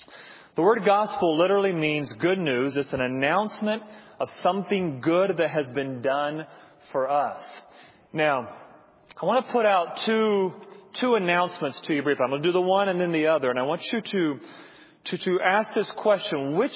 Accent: North Carolina, United States; I grew up in North Carolina and grew up in a church where, by God's grace, there was interaction between the races

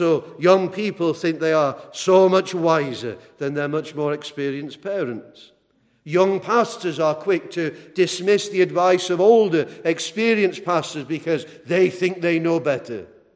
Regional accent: England, United Kingdom; because obviously, being English, we're very reserved.

